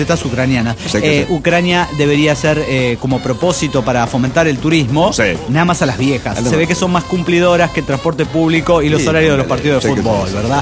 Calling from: Guadalajara, Jalisco, Mexico; de Guadalajara, Jalisco, México.

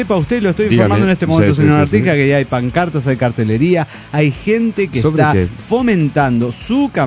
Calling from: Buenos Aires, Argentina; de Buenos Aires, Argentina.

